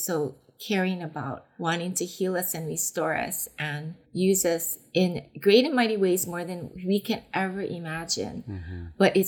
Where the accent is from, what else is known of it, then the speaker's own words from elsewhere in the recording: Honolulu, Hawaii, United States; Well, I grew up in a Asian Japanese family, grew up and born and raised in Honolulu, Hawaii.